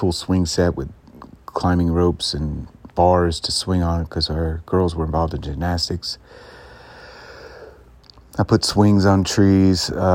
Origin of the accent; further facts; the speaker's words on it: New Jersey, United States; People, you know, thought we were, you know, kind of come in and be weird because we're from New Jersey and all that.